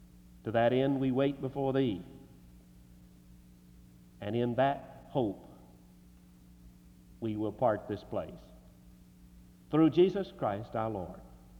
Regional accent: Mobile, Alabama, United States; went to the Dauphin Way Baptist Church in my home state in Mobile, Alabama.

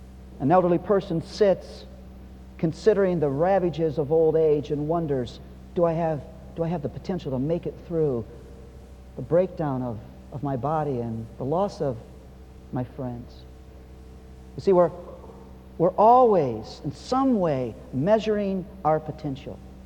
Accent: Toledo, Ohio, United States; And I was raised in Toledo, Ohio

